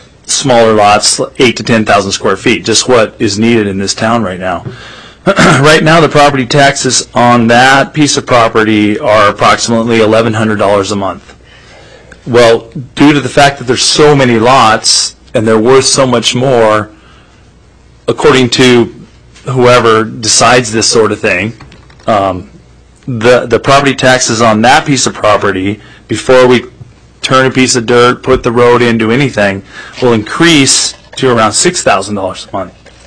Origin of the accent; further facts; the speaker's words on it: Juneau, Alaska, United States; I'm from Juneau, Alaska here.